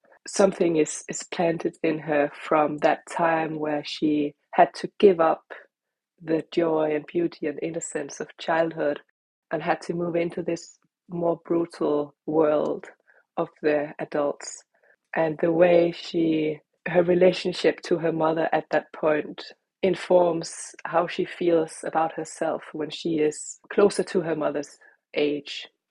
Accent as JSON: {"language": "English", "country": "Denmark", "first_language": "Danish", "second_language": "English", "said": "So I'm Danish is my first language. I write first in Danish and then I rewrite into Norwegian."}